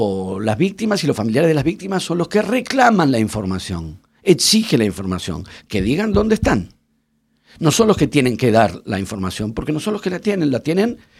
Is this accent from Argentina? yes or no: yes; Argentina; cuando dije todos los argentinos, la verdad que no somos todos los argentinos